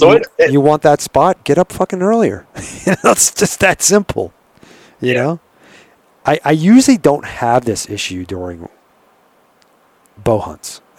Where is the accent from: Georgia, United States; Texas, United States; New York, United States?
New York, United States; now in Arizona, United States; I know back east, because I'm from New York, man.